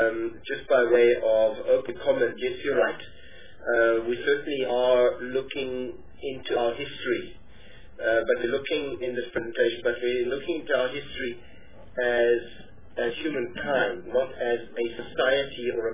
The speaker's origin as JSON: {"language": "English", "town": "East London", "region": "Eastern Cape", "country": "South Africa", "tie": "born there", "said": "By the way, I was born in East London, so I also have a foot in the Eastern Cape."}